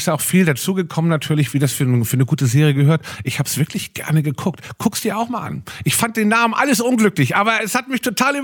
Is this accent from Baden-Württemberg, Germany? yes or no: no; Hamburg, Germany; Als Hamburger